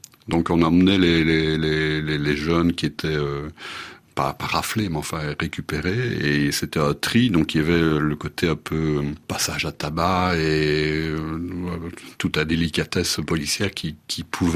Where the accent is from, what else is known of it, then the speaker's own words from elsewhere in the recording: Belgium; Ben, nous, en tant que Belges